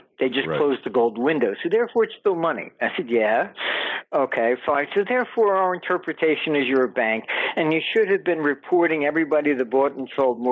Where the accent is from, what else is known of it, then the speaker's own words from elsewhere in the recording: United States; I said, well, I'm an American.